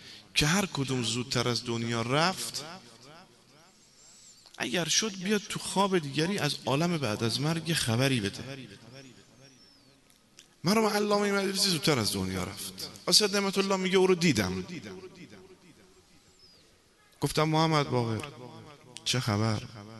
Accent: Tabriz, East Azerbaijan, Iran; من خودم تبریزی هستم

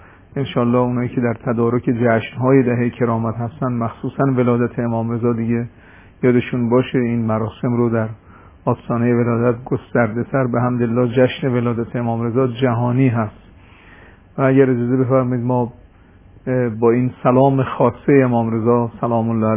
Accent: Mashhad, Razavi Khorasan, Iran; خب من مشهدی هم خراسانی هم

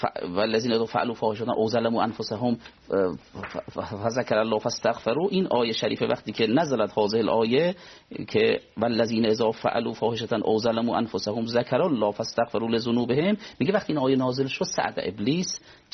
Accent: Rey, Tehran Province, Iran; من خودم تو شهر ری به دنیا اومدم و اونجا رشد کردم

